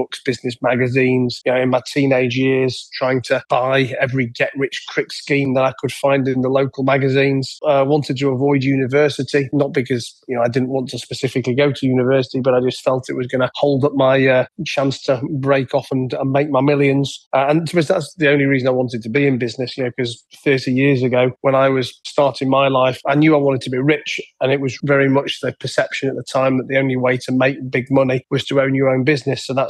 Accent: England, United Kingdom; moved away as an adult; now in Dubai, United Arab Emirates; I am an Englishman in Dubai, although I've only been saying that for the last 2 or 3 years. I came over here during COVID.

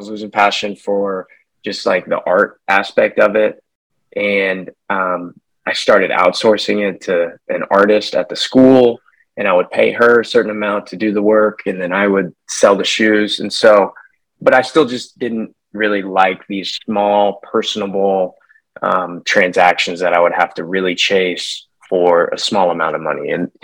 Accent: Lamar, Missouri, United States; now in Bentonville, United States; Yeah. So I grew up in Lamar, Missouri. It's a small town in Missouri.

